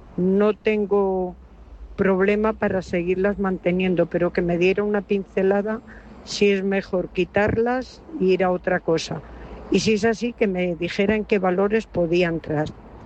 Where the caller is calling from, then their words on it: Alicante, Valencian Community, Spain; de Alicante.